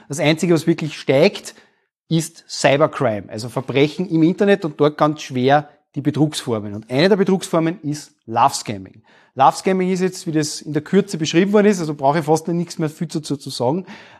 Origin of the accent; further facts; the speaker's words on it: Austria; bei uns in Österreich